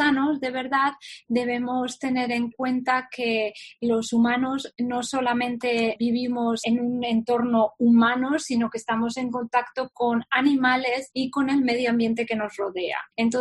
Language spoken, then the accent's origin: Spanish; Vitoria, Basque Country, Spain; soy doctora en bioquímica y biología molecular. Aunque yo no soy de Palencia, soy de Vitoria, pero toda mi familia paterna es de Baltanás